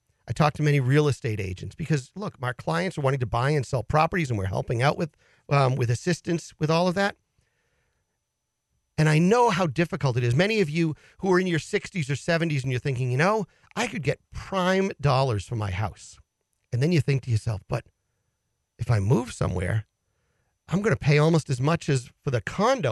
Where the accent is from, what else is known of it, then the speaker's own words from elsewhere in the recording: Peabody, Massachusetts, United States; the house that I grew up in West Peabody, that my father paid mom and dad paid $79,900 for back in the 70s.